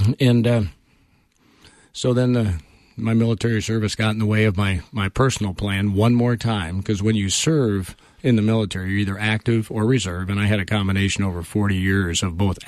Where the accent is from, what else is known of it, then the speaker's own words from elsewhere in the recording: Savage, Minnesota, United States; now in Watersmeet, United States; Well, I grew up in a little town called Savage, Minnesota.